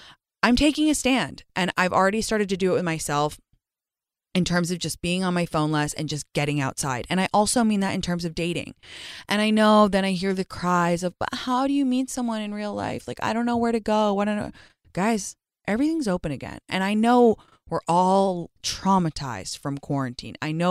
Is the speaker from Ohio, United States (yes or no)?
yes; Cleveland, Ohio, United States; I grew up in Cleveland.